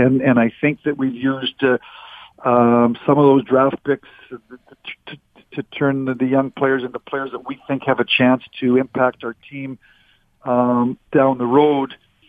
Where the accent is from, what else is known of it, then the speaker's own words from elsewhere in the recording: Vernon, British Columbia, Canada; being from British Columbia, from Vernon, I still have a place out in Vernon. I go back there for about a month in the summertime.